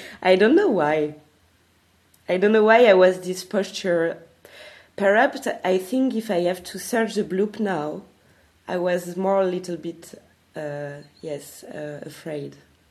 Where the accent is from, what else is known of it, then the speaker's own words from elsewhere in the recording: France; also born or lived in Belgium; I'm an artist from France, but I was in Belgium during three years